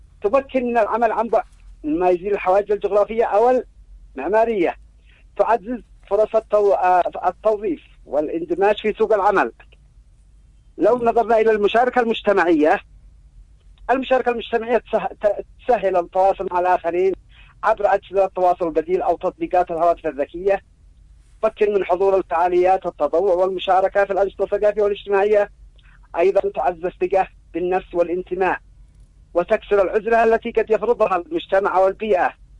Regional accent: Yemen; لأن أنت عارف عندنا في اليمن نادر ما يستخدمون النت ونادر ما يعرف ذلك

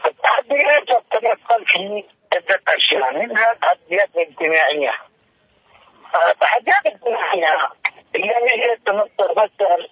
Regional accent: Yemen; في بلدنا اليمن

